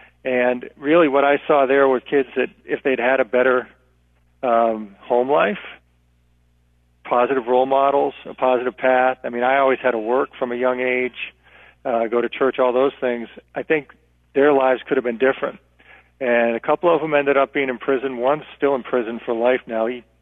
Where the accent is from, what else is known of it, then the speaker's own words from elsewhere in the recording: Worcester, Massachusetts, United States; Well, I'm from Worcester, Massachusetts